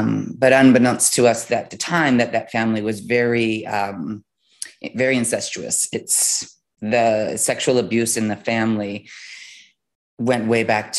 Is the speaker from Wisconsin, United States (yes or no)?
yes; Wisconsin, United States; born there; I was born in the Midwest. I was born in a small city in Wisconsin, actually.